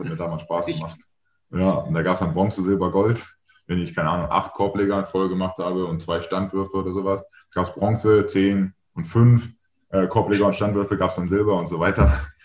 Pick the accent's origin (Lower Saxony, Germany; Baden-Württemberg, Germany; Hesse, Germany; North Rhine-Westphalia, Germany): North Rhine-Westphalia, Germany; Leverkusen; born there; Yes, sir. Aus genau. Dem Rheinland, ja.